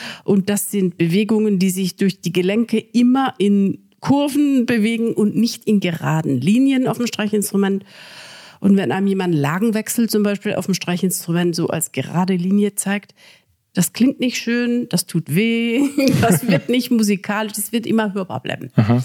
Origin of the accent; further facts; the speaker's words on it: Lahr, Baden-Württemberg, Germany; an der Musikschule in Lahr im Schwarzwald, wo ich aufgewachsen bin.